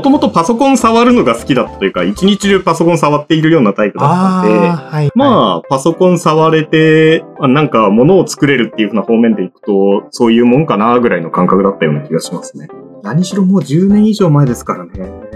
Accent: Yamanashi, Japan; also born or lived in Aichi / Tokyo; 出身は山梨です。で、大学が愛知、一番最初に勤めた会社が東京で、2社目が愛知にまた戻って、 3,4 社目はまた東京に戻ってる

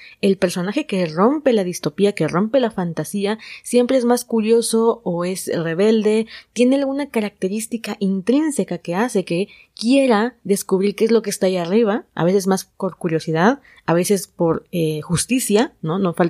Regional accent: Mexico; Yo soy de México, soy del país de México, pero no vivo en la Ciudad de México.

